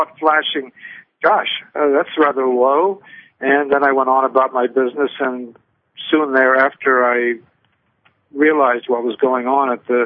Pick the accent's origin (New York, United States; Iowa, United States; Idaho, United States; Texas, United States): New York, United States; New York City; born there; I was born in New York City.